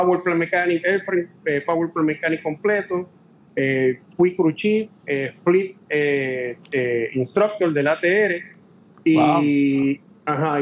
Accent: Bayamón, Puerto Rico; Pues mira, yo soy de Puerto Rico, nací en Bayamón

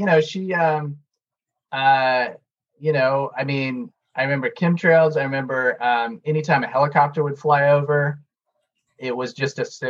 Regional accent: San Antonio, Texas, United States; I grew up in San Antonio and kind of the surrounding areas.

